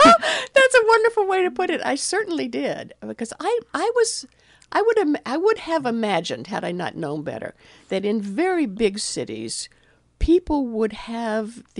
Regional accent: Portland, Oregon, United States; now in Astoria, United States; it came from a neighborhood in my hometown of Portland.

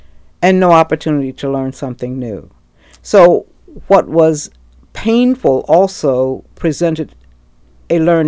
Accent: St. Louis, Missouri, United States; also born or lived in Nashville / Mount Vernon / Chicago / Jefferson City; I was born and raised in the Midwest.

